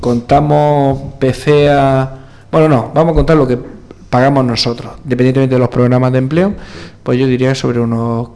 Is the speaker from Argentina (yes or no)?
no; Zurgena, Andalusia, Spain; Pues yo quería ser alcalde de mi pueblo porque considero que el potencial de Zurgena no tiene límite